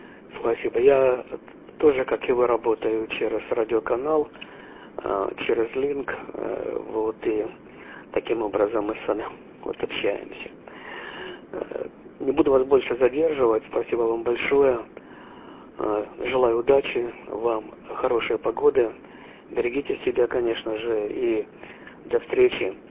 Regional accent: Dergachi, Kharkiv Oblast, Ukraine; мы с вами, собственно говоря, земляки, я родом из Дергачей

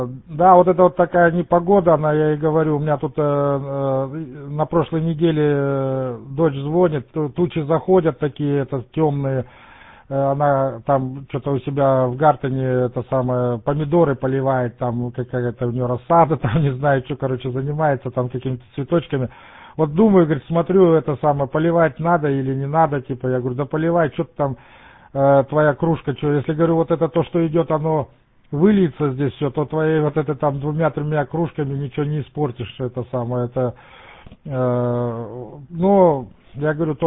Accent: Kyrgyzstan; moved away; я сам родом из Киргизии, супруга, две дочери тоже в Киргизии

